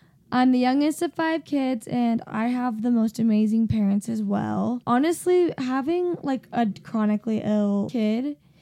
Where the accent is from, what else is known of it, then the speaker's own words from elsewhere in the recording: Draper, Utah, United States; I'm 20 years old. I'm from Draper, Utah.